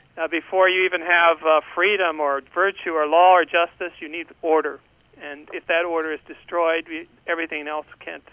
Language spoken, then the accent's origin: English; Kansas City, Kansas, United States; I'm a baby boomer, a cradle Catholic, born and raised in Kansas City, Kansas. Went to University of Kansas for a couple years